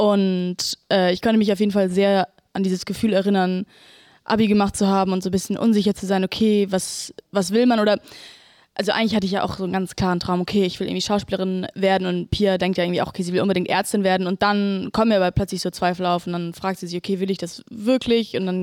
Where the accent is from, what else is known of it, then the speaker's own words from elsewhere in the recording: Berlin, Germany; Ich komme auch aus Berlin. ich komme auch aus Berlin.